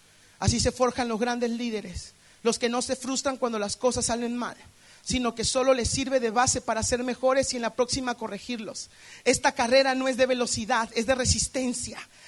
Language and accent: Spanish; Mexico; me cuesta la cabeza en México. Un día enfrente de todo el comité ejecutivo en mi país les dije